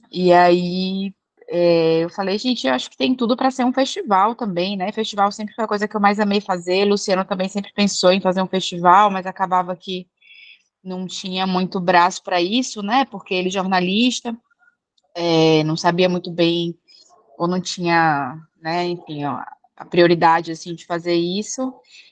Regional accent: Paraíba, Brazil; now in Salvador, Brazil; Eu sou paraibana, vim morar em Salvador em 2010

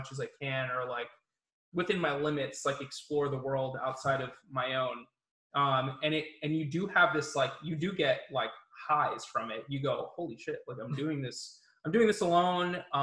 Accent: New York City, New York, United States; born and raised in New York, kind of experiencing all the different types of people that come from all over the world.

